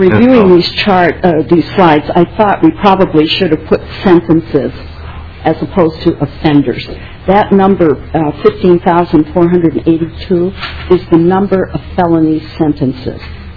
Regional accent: Minnesota, United States; I'm a Minnesotan.

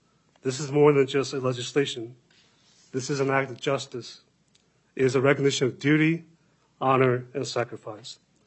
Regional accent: United States; I am American and a proud graduate of West Point and a retired U.S. Army colonel.

